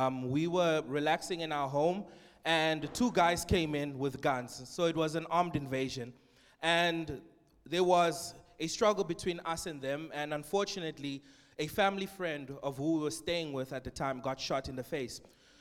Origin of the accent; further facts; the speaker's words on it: Cape Town, Western Cape, South Africa; I grew up here in Cape Town. I'm a Capetonian, if you can tell by my accent, yes. And I spent my whole life in Cape Town